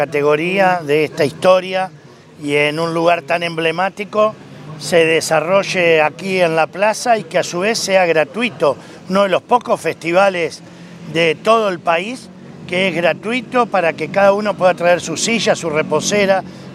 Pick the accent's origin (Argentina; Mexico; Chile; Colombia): Argentina; Santa Fe; Así que realmente orgulloso como santafesino de que esto se haga aquí